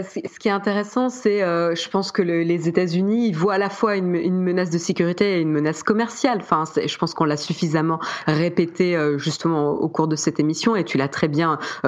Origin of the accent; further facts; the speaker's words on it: France; Parce qu'en fait, nous, on n'est pas américains. on est français